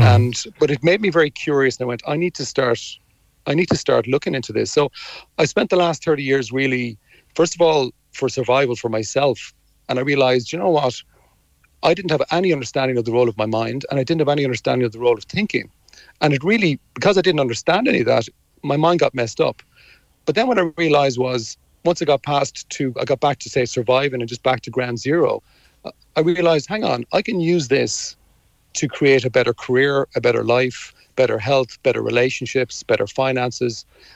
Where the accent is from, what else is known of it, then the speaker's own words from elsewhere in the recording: Ireland; as an Irish person, you know, you can kind of sometimes listen to this stuff about the mind.